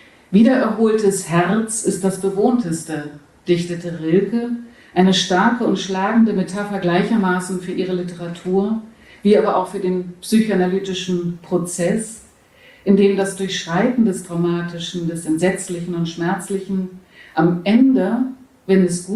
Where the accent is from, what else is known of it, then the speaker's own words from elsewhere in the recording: Hamburg, Germany; now in Berlin, Germany; ich komme aus Hamburg ursprünglich.